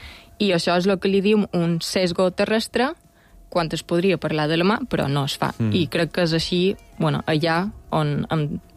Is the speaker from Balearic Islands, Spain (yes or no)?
yes; Balearic Islands, Spain; born or raised there